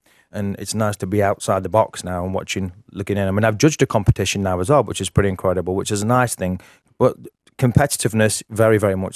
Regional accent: England, United Kingdom; I'm an English guy

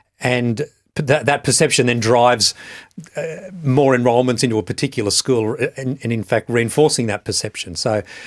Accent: New South Wales, Australia; I come from New South Wales.

